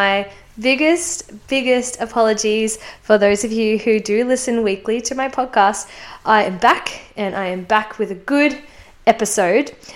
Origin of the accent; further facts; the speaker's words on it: United States; Unfortunately, I'm from the United States. I live in California